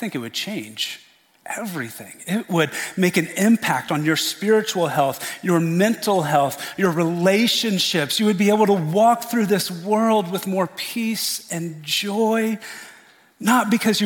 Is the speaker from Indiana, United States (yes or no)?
yes; Indiana, United States; I am from Indiana.